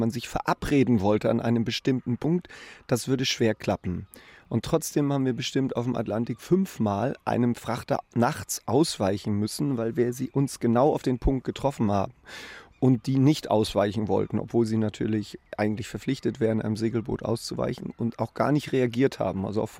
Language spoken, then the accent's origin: German; Germany; Ja, als erstes Mal ist man als Deutscher natürlich empört, weil einem die Vorfahrt genommen wird.